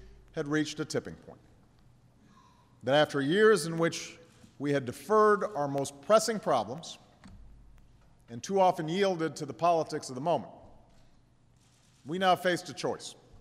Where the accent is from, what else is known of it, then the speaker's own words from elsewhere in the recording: Chicago, Illinois, United States; Let me thank Pastor Heibels from near my hometown in Chicago